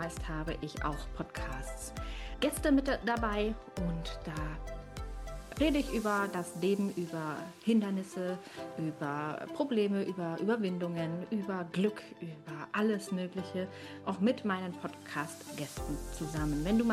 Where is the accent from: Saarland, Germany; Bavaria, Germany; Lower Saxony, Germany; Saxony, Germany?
Bavaria, Germany; accent: Bavarian; Ich spreche Bayerisch